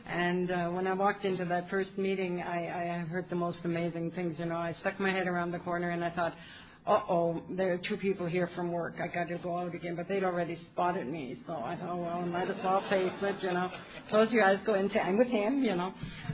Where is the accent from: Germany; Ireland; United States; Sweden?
Germany; English is a second language; And I come from the Back to Basics International meeting in a little town called Übach-Palenberg, which is right on the Dutch border